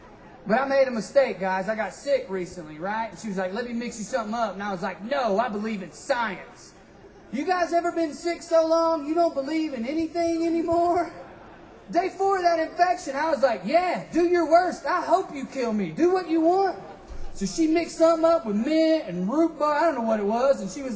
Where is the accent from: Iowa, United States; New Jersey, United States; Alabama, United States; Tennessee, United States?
Tennessee, United States; Sunbright; So I'm from Appalachia. I'm from the heart of it. I'm from a little town called Sunbright. Yeah, we named it after the sun, I guess.